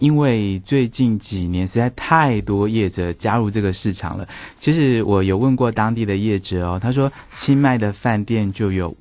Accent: Taiwan; 但是我想不可能不是为了我们台湾人啦。

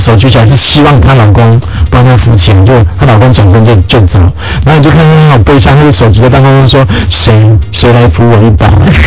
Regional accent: Taiwan; 我们台湾这边的人要是失业的话，

